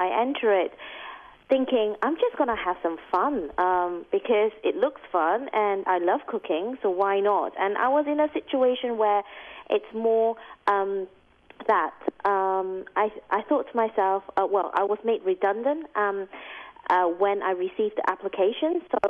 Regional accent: Malaysia; now in United Kingdom; But Malaysia is my home country, and it's a food that means so much to me because the first few years I moved to the UK, I didn't really miss it.

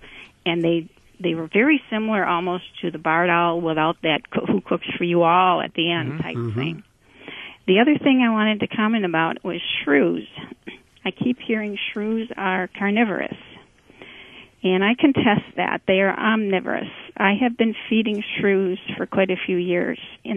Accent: Appleton, Wisconsin, United States; There's about a half a dozen of them around Appleton. I'm from Appleton, too.

